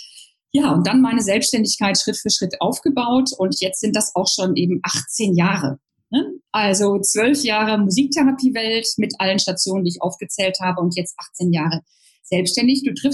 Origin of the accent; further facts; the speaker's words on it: North Rhine-Westphalia, Germany; ich bin ein Kind aus dem Ruhrgebiet. Mein Bruder sagt immer, wir sind auf Kohle geboren.